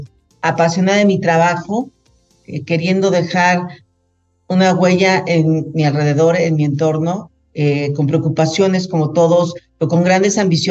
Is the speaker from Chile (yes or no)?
no; Mexico; Uy, bueno, yo soy mexicana, soy actuario